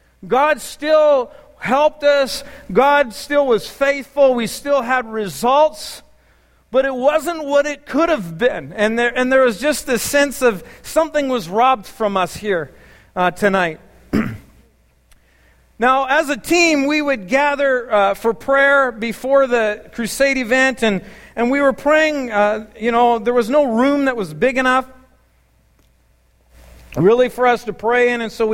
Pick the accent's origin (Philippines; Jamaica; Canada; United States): Canada; I don't like confrontation, and I'm too Canadian sometimes.